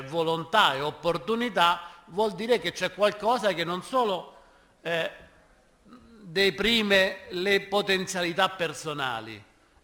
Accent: Rome, Lazio, Italy; io vengo da Roma, ho studiato il mezzogiorno

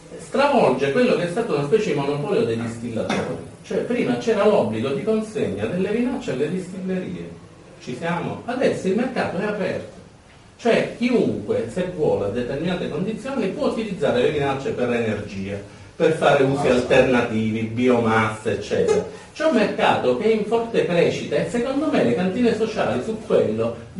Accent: Sicily, Italy; noi abbiamo il vizio da siciliani di pensare che le cose siano immutabili

